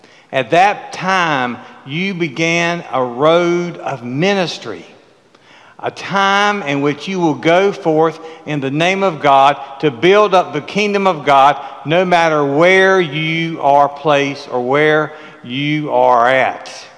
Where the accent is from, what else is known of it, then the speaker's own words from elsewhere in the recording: South Carolina, United States; Now, as you know, I came from South Carolina. I have seen some wild people.